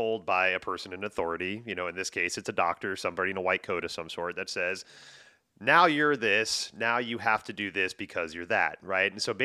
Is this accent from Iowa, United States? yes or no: no; Houston, Texas, United States; I grew up in the Houston area down in Texas, so not too far from where you guys.